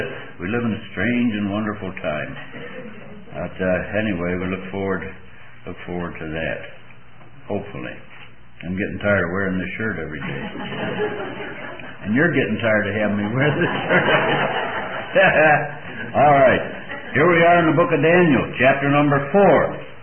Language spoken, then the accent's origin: English; Scotland, United Kingdom; I was also thrilled to note that, as a Scotsman, the train ride is free.